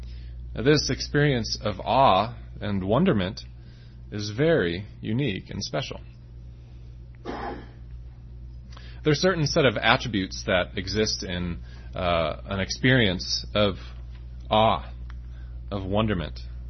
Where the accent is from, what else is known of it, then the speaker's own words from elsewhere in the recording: Wisconsin, United States; Now, I grew up in Wisconsin, and you may not know this, but it is about as far away from the ocean as you can get.